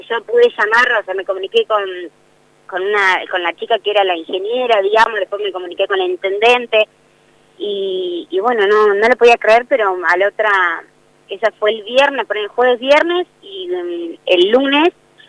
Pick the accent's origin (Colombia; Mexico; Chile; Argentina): Argentina; Bahía Blanca, Buenos Aires Province; Porque en sí yo soy de Bahía Blanca